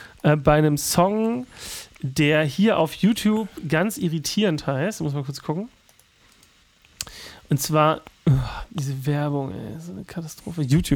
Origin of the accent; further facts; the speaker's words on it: East Germany, Germany; Ich bin Ostdeutscher.